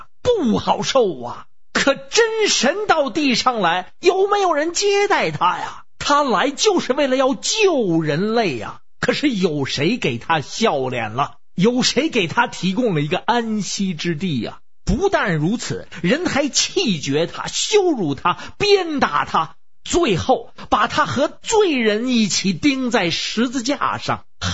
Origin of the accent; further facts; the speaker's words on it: Beijing, China; 我是北京的